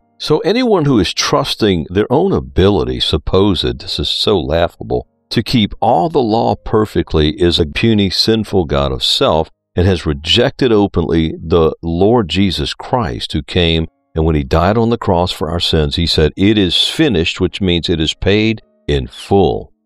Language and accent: English; New Orleans, Louisiana, United States; Having grown up Catholic, as I mentioned earlier, so many people where I grew up in New Orleans say, I was born a Catholic, I'm going to die a Catholic.